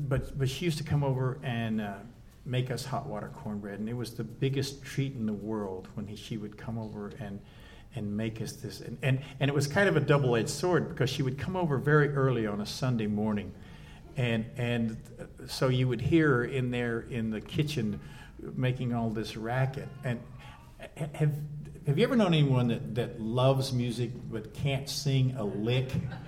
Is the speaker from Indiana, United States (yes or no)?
no; New Mexico, United States; I grew up in New Mexico, from a small town in New Mexico.